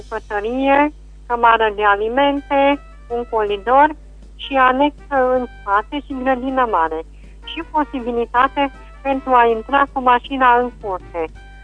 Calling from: Bocșa, Caraș-Severin, Romania; Sunt o doamnă din Bocșa care aș dori să renoiesc un anunț.

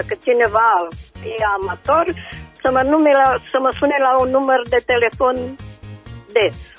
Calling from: Reșița, Caraș-Severin, Romania; din Reșița.

